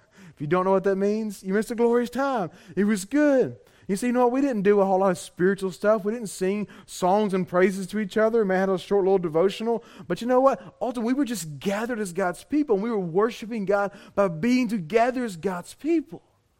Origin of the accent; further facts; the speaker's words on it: the South, United States; I am a Southerner like nobody's business